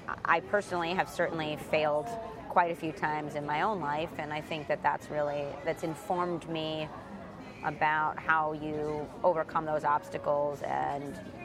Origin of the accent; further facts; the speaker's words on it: Chicago, Illinois, United States; I grew up in Chicago in two different neighborhoods, so Pilsen and Little Italy.